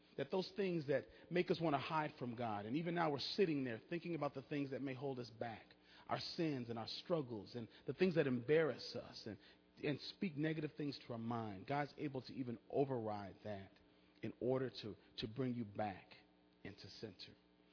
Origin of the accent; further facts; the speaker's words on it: Madison, Wisconsin, United States; I grew up in Madison, Wisconsin, and that's also where I studied.